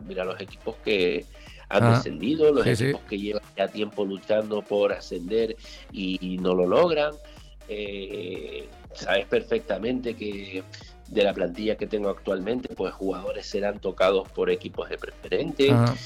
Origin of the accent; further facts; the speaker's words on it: La Orotava, Canary Islands, Spain; Sí, yo soy de la Orotava